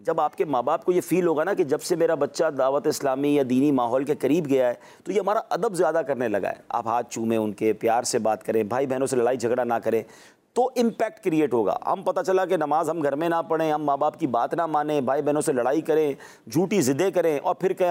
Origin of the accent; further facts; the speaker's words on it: Karachi, Sindh, Pakistan; now in Clifton, Karachi; ہم شفٹ ہو گئے 1987 میں, if I am not wrong. اب 87, میری 74 کی پیدائش ہے, تو 13 سال کی میری عمر تھی, اور ہم شفٹ ہو گئے کلفٹن.